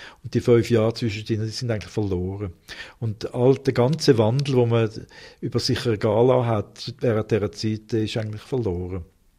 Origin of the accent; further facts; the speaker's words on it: Winterthur, Zurich, Switzerland; also born or lived in United States; Aber im Innersten sind wir halt eben doch Schweizer und ich vor allem in Winterthur.